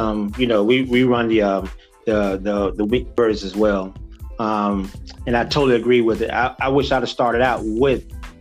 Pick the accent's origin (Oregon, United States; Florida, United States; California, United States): Florida, United States; So growing up in South Florida, and a lot of people don't know it, that Florida is the second largest state that runs cattle. And growing up in Florida, I'm around it all the time.